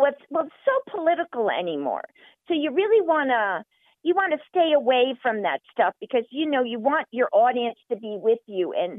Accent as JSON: {"language": "English", "region": "the South", "country": "United States", "accent": "Southern", "lives_now": "Ohio, United States", "said": "When I moved to Ohio, I had to lose my accent. I had this Southern accent."}